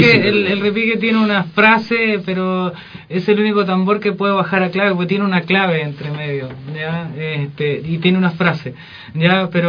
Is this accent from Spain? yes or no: no; Chile; para mí es parte, es un pedacito de mi tierra en Chile.